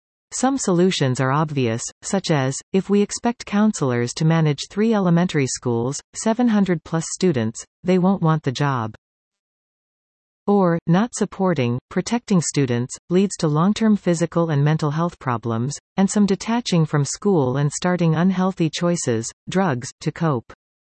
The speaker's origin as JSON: {"language": "English", "town": "Burnaby", "region": "British Columbia", "country": "Canada", "tie": "born or raised there", "said": "I grew up in Burnaby and am now raising my 3 children here."}